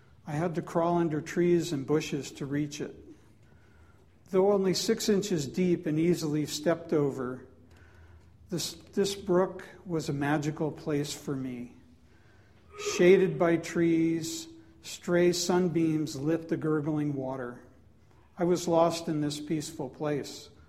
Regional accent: Wheaton, Maryland, United States; also born or lived in Washington, D.C.; I was born in 1951 in Washington, D.C. When I was a young boy, my family lived in a new subdivision in Wheaton, Maryland.

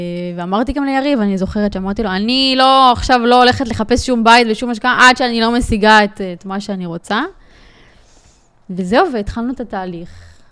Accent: Northern District, Israel; זה מה שגרם לי להגר למרכז, אני במקור מהצפון

